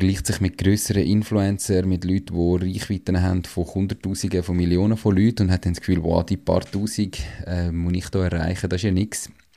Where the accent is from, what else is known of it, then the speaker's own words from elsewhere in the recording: Mandach, Aargau, Switzerland; Den 1. August habe ich bisher in meinem bisherigen Lebensjahr immer im wunderschönen Mandach, meinem Heimatort, verbracht